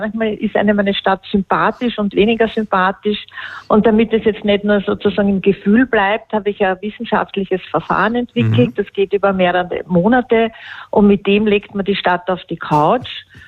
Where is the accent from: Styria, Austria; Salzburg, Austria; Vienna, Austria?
Vienna, Austria; Weiß ich nicht, wie Sie das als Berliner über Berlin sagen würden, aber bei uns gibt es immer das eine und das andere gleichzeitig.